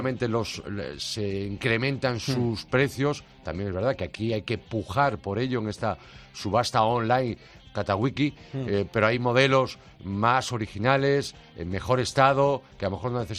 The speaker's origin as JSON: {"language": "Spanish", "town": "A Coruña", "region": "Galicia", "country": "Spain", "said": "y por último, en mi tierra, en Coruña"}